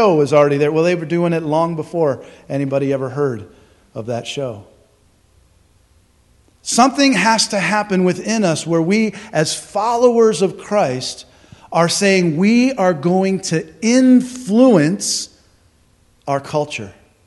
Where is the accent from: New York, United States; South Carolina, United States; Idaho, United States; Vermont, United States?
South Carolina, United States; They started a church actually in the town that I grew up in South Carolina.